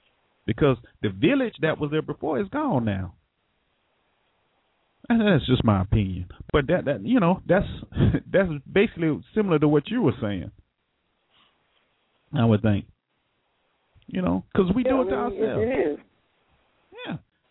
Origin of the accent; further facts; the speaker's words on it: Florida, United States; You know, I'm from Florida, so, you know, down in Miami, they got a place called Liberty City.